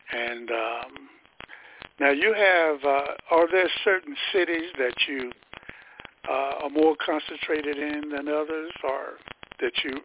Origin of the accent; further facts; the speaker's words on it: Charlotte, North Carolina, United States; So, Charlotte, huh? You know, I mentioned earlier today, you know, she was in Charlotte. That's my hometown.